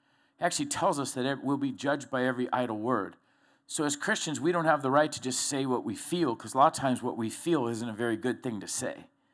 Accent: Florida, United States; Last time we went to the snow, she said, remember white sandy beaches? I'm from Florida.

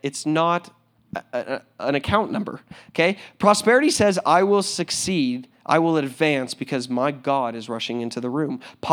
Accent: California, United States; because I'm a Californian home and grown organic, you know, guy. Like I like Southern California food.

